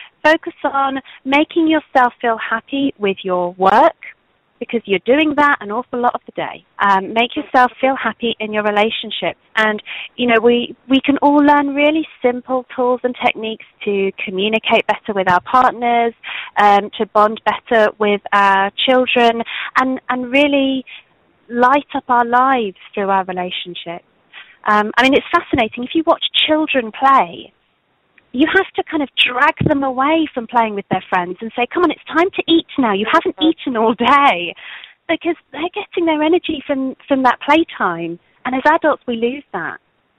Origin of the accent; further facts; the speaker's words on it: England, United Kingdom; I mean, obviously, I'm English, we love a cup of tea.